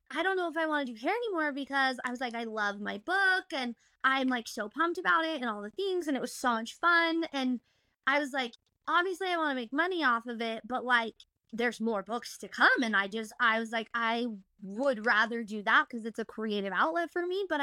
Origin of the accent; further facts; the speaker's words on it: Utah, United States; I was born and raised in Utah, which has been so fun.